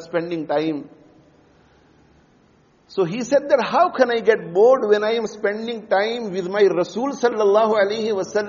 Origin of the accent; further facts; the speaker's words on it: Bhoria, Gujarat, India; born there; I sometimes think about myself that I was born in Bhoria, a very, very small village. Small village.